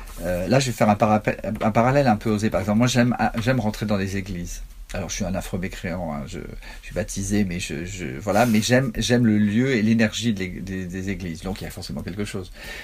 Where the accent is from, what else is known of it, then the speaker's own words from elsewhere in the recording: Carqueiranne, Provence-Alpes-Côte d'Azur, France; C'est que je m'installe dans mon village natal, et là, dans la même année, une librairie ouvre.